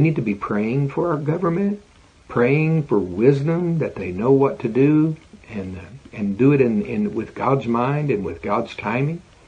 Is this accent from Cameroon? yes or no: no; Oklahoma, United States; I'm from Oklahoma. We love barbecue.